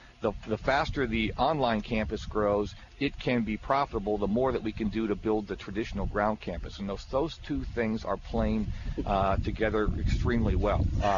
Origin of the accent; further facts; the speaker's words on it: Milwaukee, Wisconsin, United States; I'm from Milwaukee. I know what Marquette University means to Milwaukee.